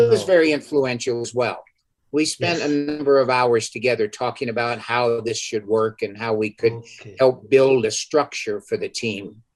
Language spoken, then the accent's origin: English; New York, United States; born there; What's called upstate. That's the northern part of New York.